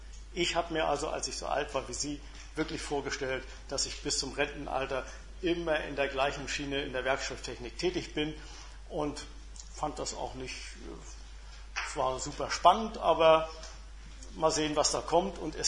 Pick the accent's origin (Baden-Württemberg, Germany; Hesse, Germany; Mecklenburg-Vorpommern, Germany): Mecklenburg-Vorpommern, Germany; Schwerin; Ich stamme also aus Schwerin